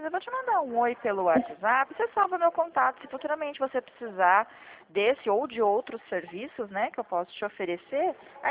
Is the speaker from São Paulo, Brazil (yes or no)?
yes; Santa Bárbara d'Oeste, São Paulo, Brazil; meu DDD é 11, mas eu sou daqui de Santa Bárbara